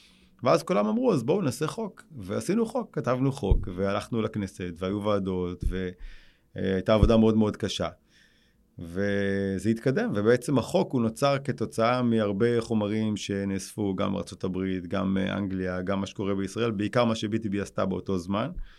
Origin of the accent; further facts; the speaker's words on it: Hadera, Haifa District, Israel; born there; אני נולדתי בחדרה, ורד ואשר, זוג הורים מקסימים, יש לי עוד שלושה אחים